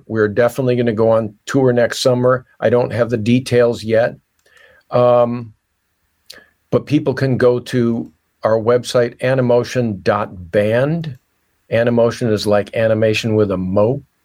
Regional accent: Rochester, New York, United States; now in Portland, United States; I was performing in my hometown of Rochester, New York, at a fringe festival there

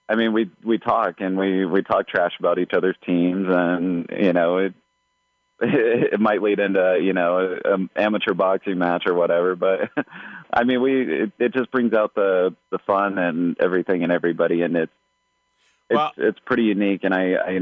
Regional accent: Ohio, United States; And I said, I'm from Ohio, sir.

